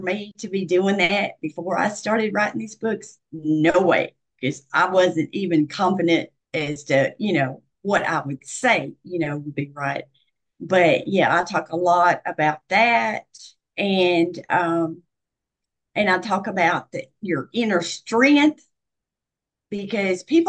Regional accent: the South, United States; So I did put a chapter in there about Southern Belles, since I'm from the South, and about how they dress, how they talk

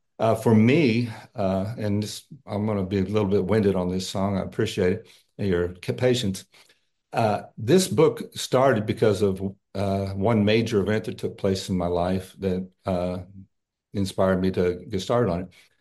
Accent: Texas, United States; As you said, I grew up in Texas.

